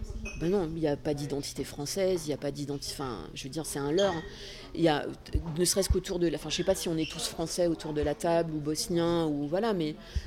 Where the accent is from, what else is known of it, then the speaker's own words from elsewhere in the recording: France; je vais répondre je suis française